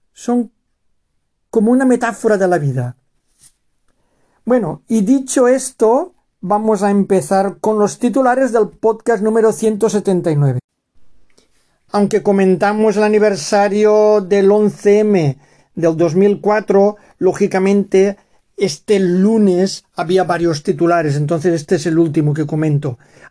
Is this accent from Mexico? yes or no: no; Gandia, Valencian Community, Spain; Aquí en Gandía, de donde soy yo, también son muy relevantes, tienen muchísima importancia.